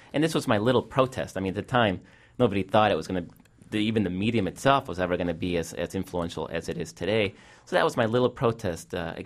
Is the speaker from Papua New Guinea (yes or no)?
no; El Salvador; Well, I mean, it helps that when you're an immigrant, and I was from El Salvador